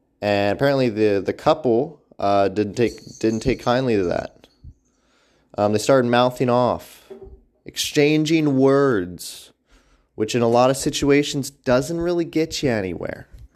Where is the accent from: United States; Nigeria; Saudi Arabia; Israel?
United States; Pennsylvania; Exciting news this week out of my home state, Pennsylvania.